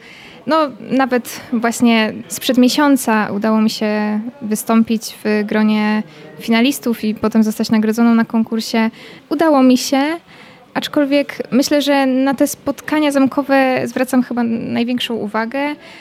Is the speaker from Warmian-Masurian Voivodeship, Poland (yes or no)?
yes; Bartoszyce, Warmian-Masurian Voivodeship, Poland; pochodzę z Bartoszyc, a tak właściwie mieszkam teraz w miejscowości Wiatrak obok Bartoszyc.